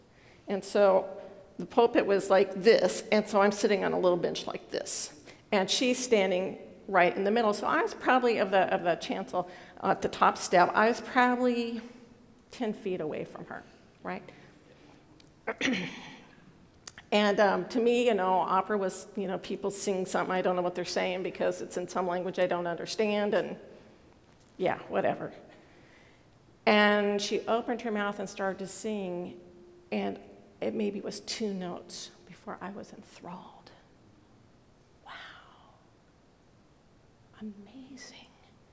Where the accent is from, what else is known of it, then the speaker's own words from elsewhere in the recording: California, United States; I've told you before, I grew up in Northern California a few decades ago